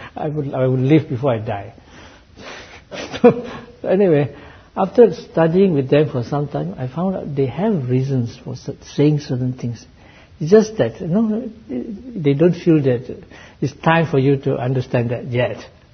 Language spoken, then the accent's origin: English; Malaysia; So I was brought up in the Malaysia, British education.